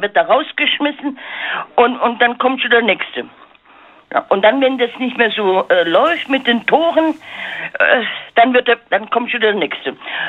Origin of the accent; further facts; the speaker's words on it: Villingen-Schwenningen, Baden-Württemberg, Germany; ich komme aus Villingen in Schwenningen, das ist ja 60 Kilometer von Freiburg.